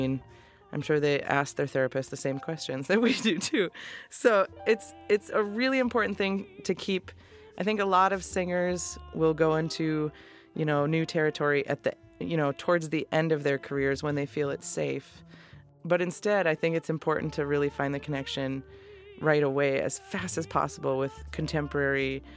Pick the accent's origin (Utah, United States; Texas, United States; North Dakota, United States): North Dakota, United States; I'm from North Dakota. I don't know where Greg's originally from, but we're all Midwestern mutts. I think I haven't lived anywhere but the Midwest.